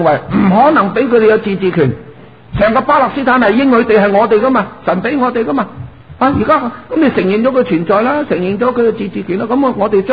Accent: Guangdong, China; 譬如我哋广东人。

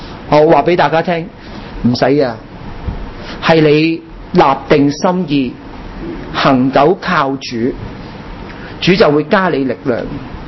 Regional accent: China; 我们中国人有孙子兵法，他们没有

